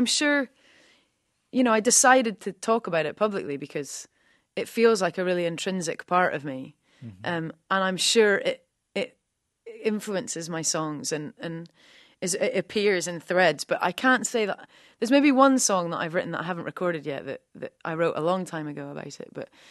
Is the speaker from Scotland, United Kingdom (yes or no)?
yes; Edinburgh, Scotland, United Kingdom; born there; I was adopted I was born in Edinburgh and adopted when I was about 2 weeks old.